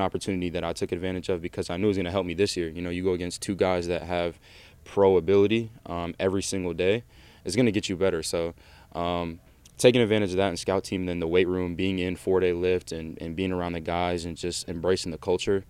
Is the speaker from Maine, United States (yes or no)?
no; Minnesota, United States; So especially it being my home state, though, that means the world. So it's good to go out there and represent the state of Minnesota.